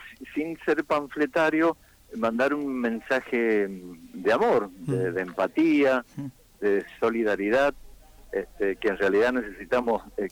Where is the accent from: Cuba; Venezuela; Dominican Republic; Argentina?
Argentina; Rivadavia, Mendoza; en mi pueblo, yo vivo en Rivadavia, Mendoza, a 60 kilómetros de la capital mendocina